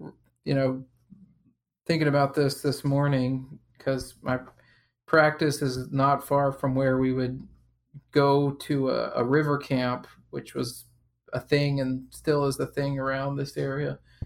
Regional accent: Texas, United States; also born or lived in Louisiana; Grew up in Louisiana and Texas. More Texas than Louisiana, but my family is from Louisiana

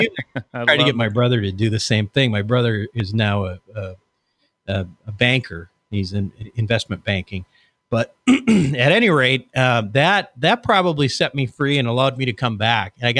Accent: Minnesota, United States; I'm from Minnesota. I grew up there. I was a hockey player. I'd still consider myself a Minnesotan

